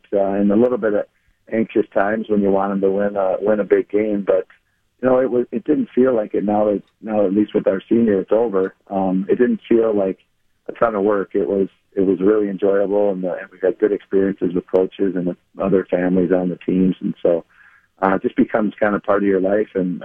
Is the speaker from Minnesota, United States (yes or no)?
yes; Minneapolis, Minnesota, United States; I still like to consider myself from Minneapolis, and I grew up in Minneapolis